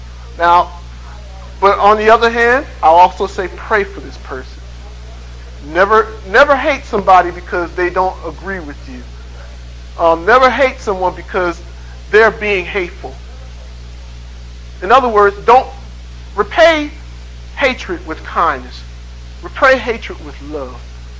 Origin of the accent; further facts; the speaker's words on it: Trenton, New Jersey, United States; because I come from Trenton, New Jersey. We grew up on the streets, man.